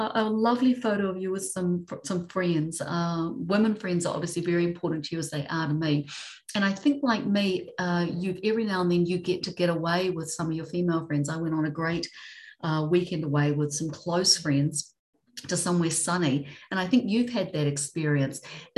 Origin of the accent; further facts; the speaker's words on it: New Zealand; especially since I'm from New Zealand, so it's a little hard for me to get home at the moment.